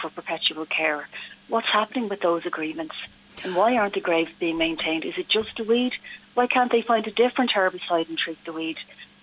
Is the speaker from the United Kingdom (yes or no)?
no; Ringsend, Leinster, Ireland; I'm from Ringsend. We've got a Ringsend Facebook page, Ringsend People at Home and Abroad.